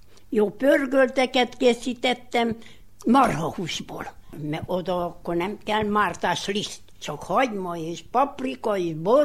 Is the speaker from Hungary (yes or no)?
no; Kükülővár, Alba County, Romania; Én itt születtem, ha Jóisten úgy akarja, itt halljak meg, hogy itt temessenek el.